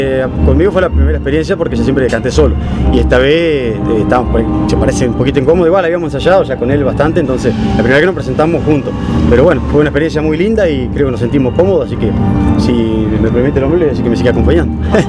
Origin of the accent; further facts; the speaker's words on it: La Pampa, Argentina; also born or lived in Carlos Tejedor; Yo soy nativo de Carlos Tejedor, pero de chico me fui a La Pampa y soy criado en La Pampa. Y ya hace casi 14 años que estoy acá en Deró, ya me siento un deroense más.